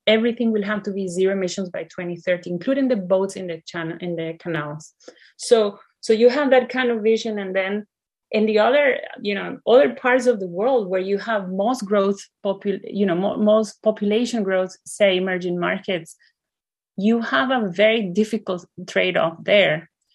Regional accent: Costa Rica; English is a second language; also born or lived in United States; now in Europe; I actually, because I am from Costa Rica, from Latin America, and because I live in Europe and I lived in the US, I have a kind of triangle in my head

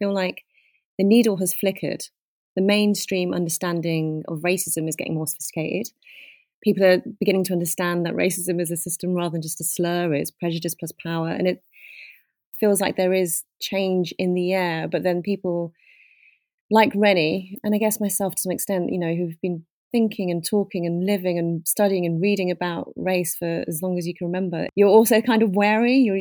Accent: United Kingdom; as a British Pakistani Muslim woman who's highly privileged and educated

